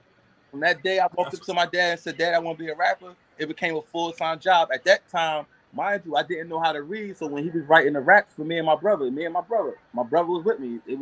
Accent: New York, United States; I'm in Cypress Hills just as much as I'm in Schoolhouse. So I was raised in both. I was born in New York. We came down here

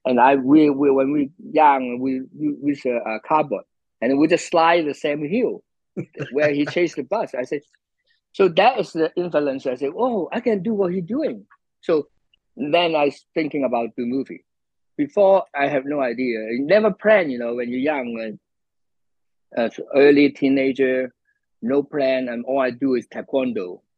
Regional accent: Hong Kong; English is a second language; I grew up in Hong Kong, you know. I am a street kid, you know. My family is living in a very poor house, you know, a poor place

